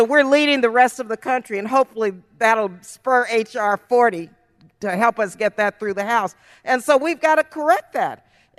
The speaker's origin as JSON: {"language": "English", "town": "El Paso", "region": "Texas", "country": "United States", "tie": "born or raised there", "said": "Well, Melissa, I was born and raised in El Paso, Texas, but my grandfather was born in Galveston, Texas, and he helped raise me in El Paso."}